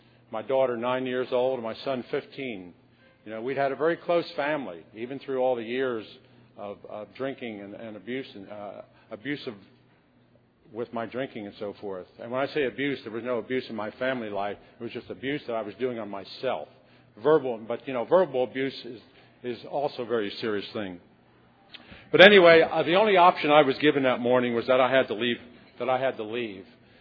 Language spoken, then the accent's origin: English; New York City, New York, United States; I'm originally from New York City. I grew up seeing people, homeless people